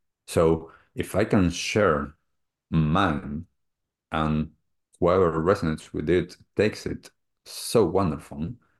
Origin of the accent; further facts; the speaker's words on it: Argentina; I grew up in Argentina as a typical kid in the city.